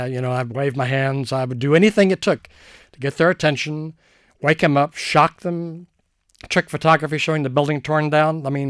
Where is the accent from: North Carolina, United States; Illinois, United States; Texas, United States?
Texas, United States; San Antonio; I used to go to the Majestic Theater in San Antonio when I was a kid. I'm from San Antonio, which is about twice the size of the Paramount.